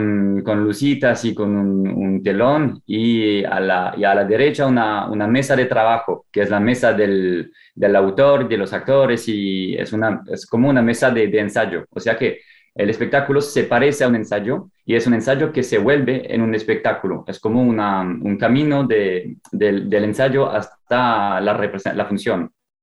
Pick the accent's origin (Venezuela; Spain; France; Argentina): France; Spanish is a second language; Soy francés y hablo español, sí.